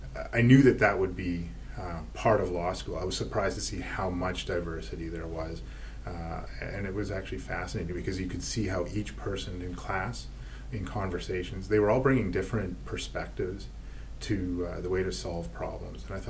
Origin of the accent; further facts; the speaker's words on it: Regina, Saskatchewan, Canada; I grew up in Regina, Saskatchewan.